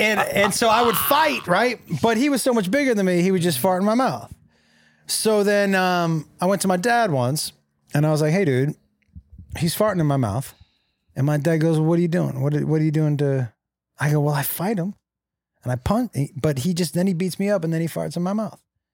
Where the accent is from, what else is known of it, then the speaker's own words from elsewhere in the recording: Amherst, Massachusetts, United States; I grew up in Western Mass. In a small town called Amherst.